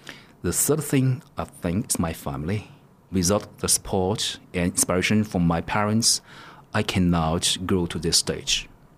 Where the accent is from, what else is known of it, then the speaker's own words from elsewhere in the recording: Luoyang, Henan, China; English is a second language; I was born in one ordinary family in one economically disadvantaged district of my hometown, Luoyang, in China.